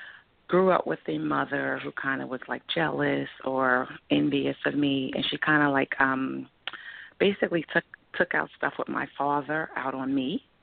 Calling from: New York, United States; I'm calling from New York.

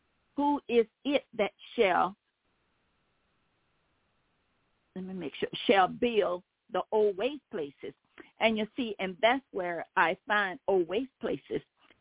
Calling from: Baton Rouge, Louisiana, United States; I'm calling from Baton Rouge, Louisiana.

